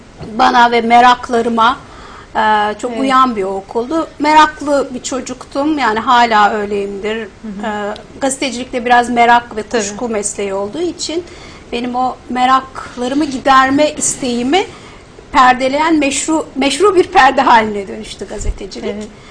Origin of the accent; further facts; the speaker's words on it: Eskişehir, Turkey; Eskişehirliyim. Eskişehir gittiniz mi bilmiyorum.